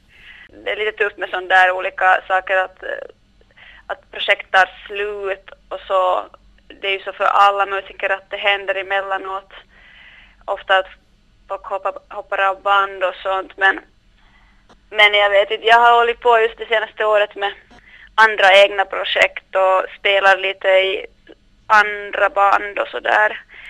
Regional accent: Korsholm, Ostrobothnia, Finland; also born or lived in Malmö; now in Stockholm, Sweden

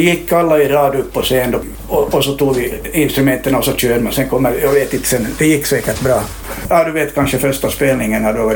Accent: Helsinki, Uusimaa, Finland; born there; Så jag föddes i Helsingfors då, 56.

